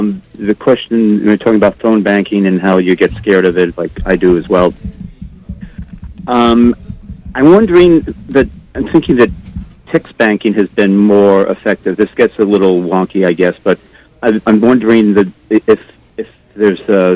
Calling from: Park Slope, New York, United States; calling from Park Slope.

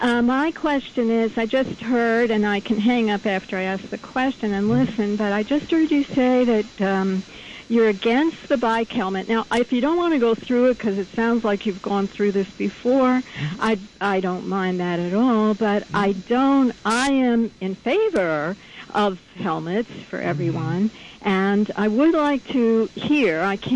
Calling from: Manhattan, New York, United States; from Manhattan.

